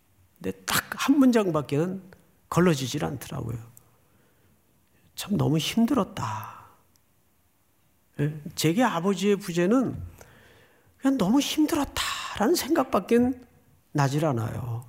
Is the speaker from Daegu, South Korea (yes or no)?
yes; Daegu, South Korea; 제가 어린 시절을 대구에서 살았기 때문에